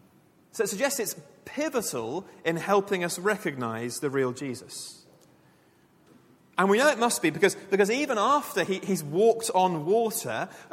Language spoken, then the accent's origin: English; South East England, United Kingdom; Some of you know I'm from Sussex